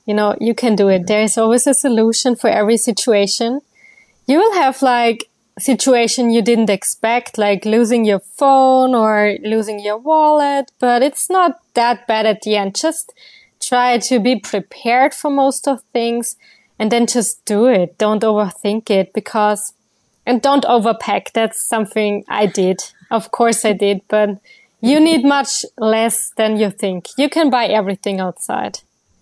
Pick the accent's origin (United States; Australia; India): India; but I'm the Indian girl.